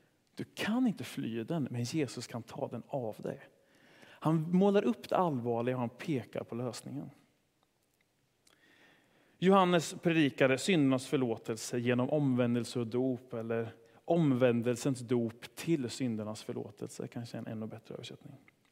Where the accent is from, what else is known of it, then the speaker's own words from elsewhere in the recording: Sweden; Vilket kanske kan upplevas lite naket när jag tänker på mig själv som svensk.